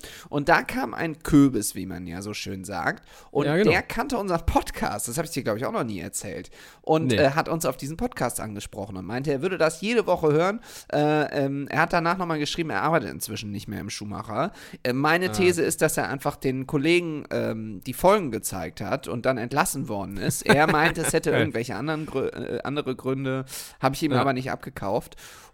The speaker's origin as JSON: {"language": "German", "town": "Düsseldorf", "region": "North Rhine-Westphalia", "country": "Germany", "said": "Sollte ich zwar tun als Düsseldorfer"}